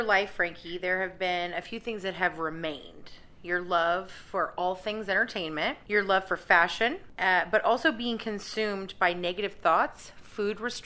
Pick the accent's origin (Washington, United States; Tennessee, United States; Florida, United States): Washington, United States; Kent; I was in a little suburb about 20 minutes south of Seattle. So not that far from the city and not that far from Alki, which is like the main beach.